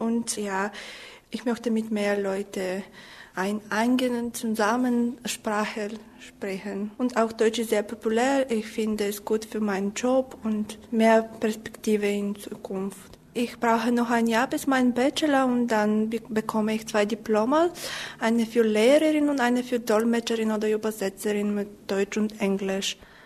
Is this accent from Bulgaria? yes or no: yes; Sofia, Sofia City, Bulgaria; German is a second language; Ich komme aus Bulgarien, von der Hauptstadt Sofia. Ich bin 22 und ich mag Sprachen lernen